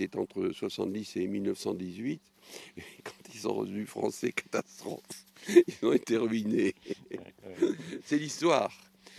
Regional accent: Metz, Grand Est, France; On est chez nous à Metz.

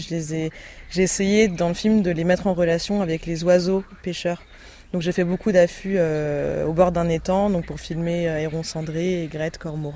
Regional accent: Paris, Île-de-France, France

